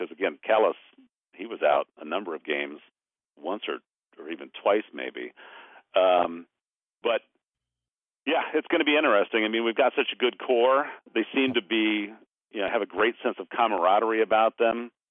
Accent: United States; I know he's American. I'm American, so I have a little affinity for him there.

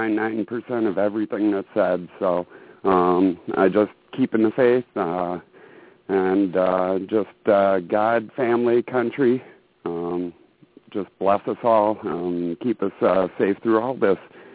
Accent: Wisconsin, United States; I'm from Wisconsin.

